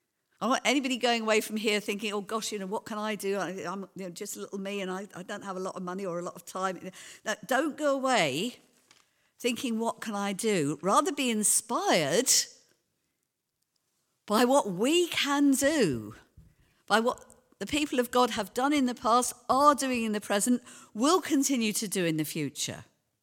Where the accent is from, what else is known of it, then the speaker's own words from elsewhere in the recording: London, United Kingdom; I grew up in London, in a very deprived area of London, at New Cross.